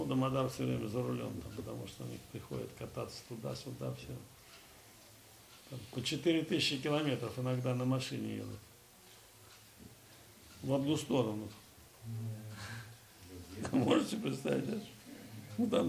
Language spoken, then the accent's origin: Russian; Russia; когда узнал, что я сама из России